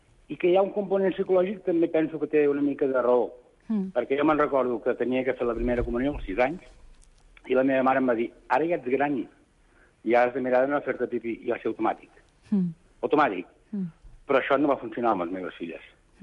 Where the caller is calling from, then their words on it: La Palma de Cervelló, Catalonia, Spain; soc de La Palma, Cervelló.